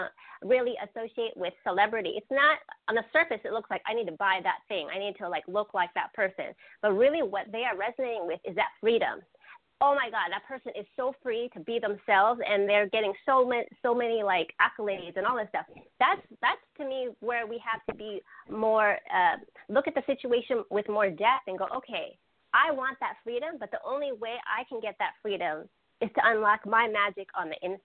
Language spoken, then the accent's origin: English; Philippines; I went back to the Philippines. I'm Filipino.